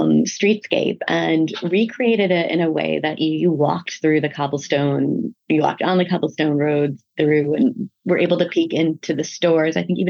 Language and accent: English; Milwaukee, Wisconsin, United States; I grew up in Milwaukee, Wisconsin, so very different from New York City.